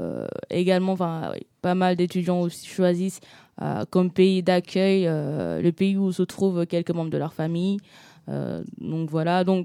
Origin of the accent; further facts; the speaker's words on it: Senegal; now in France; parce que je suis sénégalaise, étudiante étrangère sénégalaise.